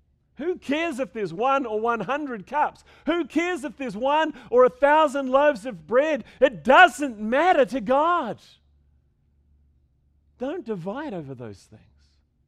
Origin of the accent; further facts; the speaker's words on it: New Zealand; I grew up in the Open Brethren Church in New Zealand.